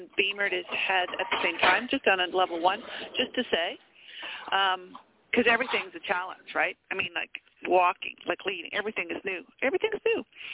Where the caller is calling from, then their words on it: Montreal, Quebec, Canada; I'm from Montreal.